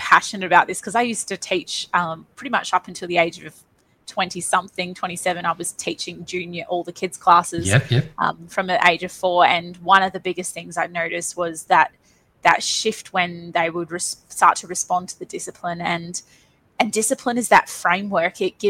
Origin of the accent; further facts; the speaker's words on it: Perth, Western Australia, Australia; we eventually moved back down to Perth because they didn't really want us growing up in such a small country town. So from there, we grew up in Perth